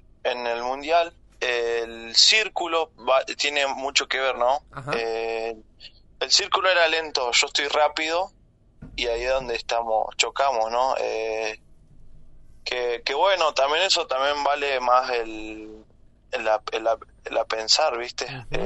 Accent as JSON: {"language": "Spanish", "town": "Cinco Saltos", "region": "Río Negro", "country": "Argentina", "tie": "born or raised there", "said": "de acá, de Cinco Saltos también, así que estoy orgulloso de mi ciudad, de mi pueblo."}